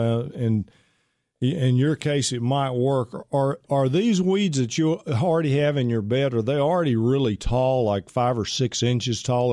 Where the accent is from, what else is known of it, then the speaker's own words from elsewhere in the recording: Pittsburg, Texas, United States; I'm from Pittsburgh, right down the road.